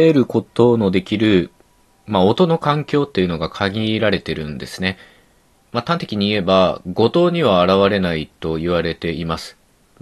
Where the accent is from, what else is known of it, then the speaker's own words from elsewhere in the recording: Okayama, Japan; 僕の、まあ、出身地である岡山県も微濁音はないので、ですので僕は微濁音を後天的に、まあ、言語って全部後天的ですけど、より後天的に大人になってから身につけました。